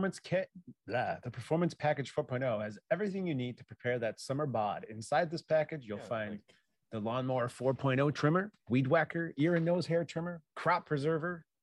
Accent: Illinois, United States; So my home state. Well, not really. I'm an Illinoisan, but hopefully not forever because taxes are too high.

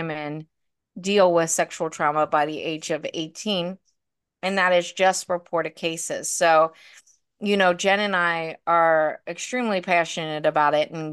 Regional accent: Florence, Kentucky, United States; Yeah, Florence, Kentucky. I know it's so weird because when we go on trips, they're like, "Where are you from?" And we're like, "Northern Kentucky."

